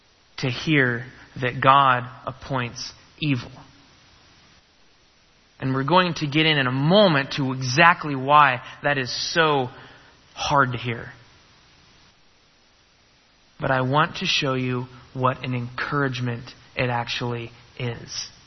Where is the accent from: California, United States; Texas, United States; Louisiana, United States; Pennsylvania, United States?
California, United States; Because I am from California, the most starving I've ever been is the youth group's 36-hour famine.